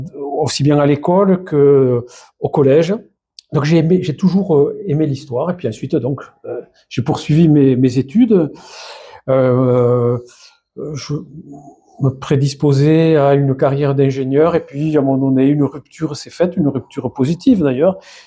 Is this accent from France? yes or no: yes; Saint-Gaudens, Occitanie, France; born there; moi, je suis né en 57 à Saint-Gaudens. Donc je suis un vieux bonhomme, hein, pas loin des 70 ans.